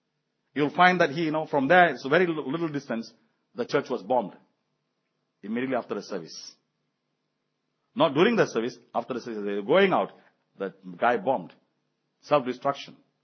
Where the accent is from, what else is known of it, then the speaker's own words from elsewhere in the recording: Alor Gajah, Malacca, Malaysia; In Alogaja, where I come from, that's my hometown, Alogaja.